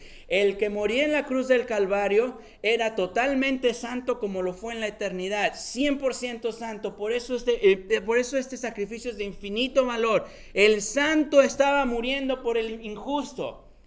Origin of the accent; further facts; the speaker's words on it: central Mexico, Mexico; Yo soy del centro de México, eso es lo que se come.